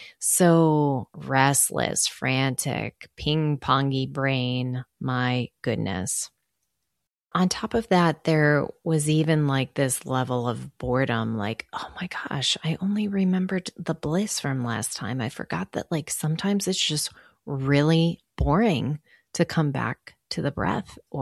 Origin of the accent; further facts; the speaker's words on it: Chicago, Illinois, United States; I'm from Chicago. It's all flat there.